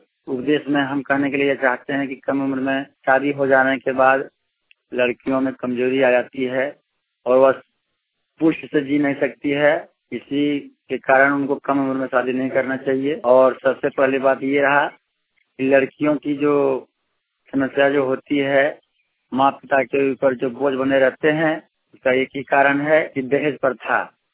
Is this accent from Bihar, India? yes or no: yes; Jamui, Bihar, India; थाना चंद्र मंडी जिला जमुई बिहार का निवासी हूँ।